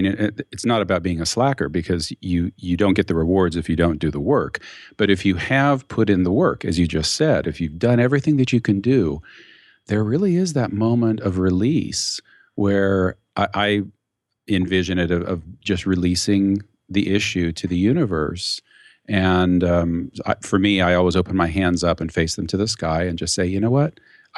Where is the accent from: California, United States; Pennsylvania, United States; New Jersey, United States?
California, United States; So see, you know, I'm from California, so it never comes out that way, no matter how hard I try.